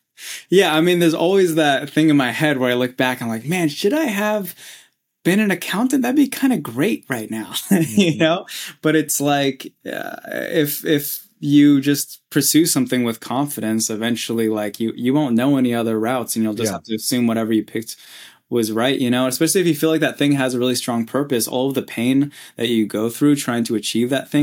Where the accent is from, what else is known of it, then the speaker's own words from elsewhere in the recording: Oregon, United States; born there; also born or lived in France / New Mexico; Yeah, I grew up in a plethora of places. My mom and my dad met in New Mexico, and I was born in Oregon. I moved to France for my first year of life.